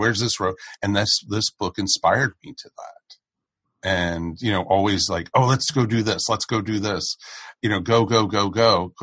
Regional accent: East Coast, United States; Because I grew up mainly on the East Coast with my parents, but they were hippies and they literally took us on road trips everywhere.

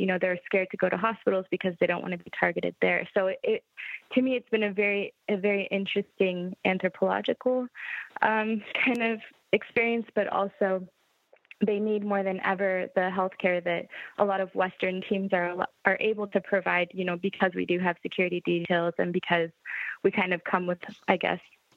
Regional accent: Lebanon; also born or lived in Saudi Arabia; So I grew up partially in the Middle East, between Saudi Arabia and Lebanon, actually.

